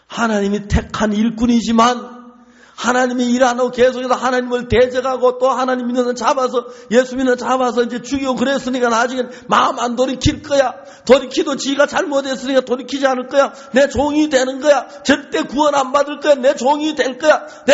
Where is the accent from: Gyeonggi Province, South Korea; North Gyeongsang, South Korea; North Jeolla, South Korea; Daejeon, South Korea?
North Gyeongsang, South Korea; Seonsan; 선산 저희 고향 앞에 낙동강으로 연결이 돼요. 저는 감천강가에서 어릴 때 다 목욕하러 왔어요.